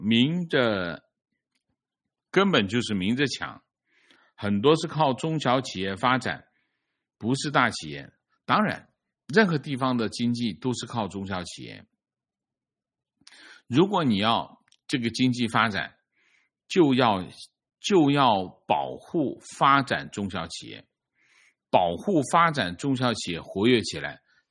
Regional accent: Taiwan; 我们台湾人工作了十几年工资都没涨，

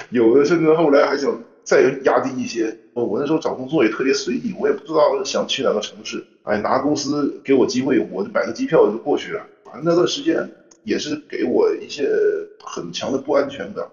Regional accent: China

